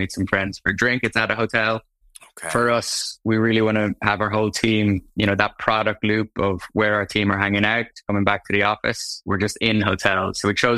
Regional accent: Tullamore, County Offaly, Ireland; I grew up on a farm about 20 minutes outside Tullamore. Like I say, I'm from Tullamore because it's the nearest civilization, but it's a 20-minute drive. My dad, my granddad, they come from a lineage of farmers.

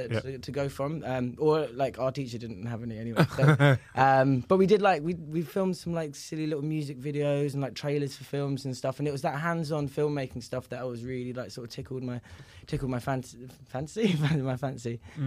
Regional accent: Harrow, London, United Kingdom; So I grew up in Northwest London, Harrow. Big up, HA3.

